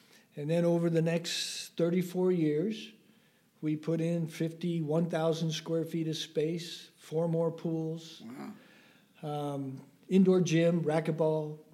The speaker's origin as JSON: {"language": "English", "town": "Oakland", "region": "California", "country": "United States", "tie": "born or raised there", "said": "I grew up in the Bay Area, Oakland, California"}